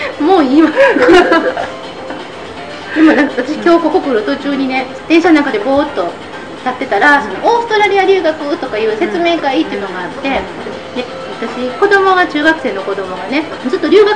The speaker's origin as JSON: {"language": "Japanese", "country": "South Korea", "lives_now": "Netherlands", "said": "私が韓国人なんですけど"}